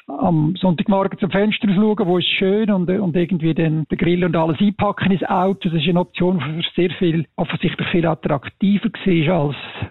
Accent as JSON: {"language": "German", "region": "Lucerne", "country": "Switzerland", "tie": "born or raised there", "said": "ich bin da in der Nähe von einem der ersten Shoppingcenter aufgewachsen in Luzern"}